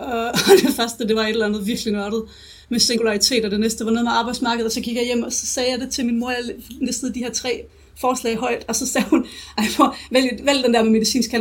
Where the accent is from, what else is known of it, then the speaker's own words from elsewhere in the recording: Aarhus, Central Denmark Region, Denmark; also born or lived in Copenhagen; Jeg er, født i København, opvokset i Aarhus, og det er også her, jeg har læst på universitetet.